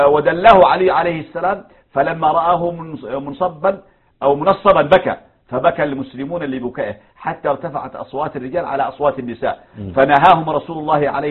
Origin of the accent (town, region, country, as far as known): Yemen